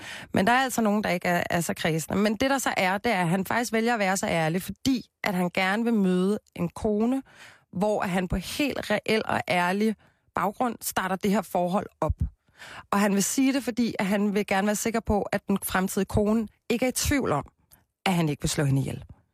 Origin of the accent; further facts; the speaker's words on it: Copenhagen, Capital Region of Denmark, Denmark; Jeg er jo fra Christianshavn.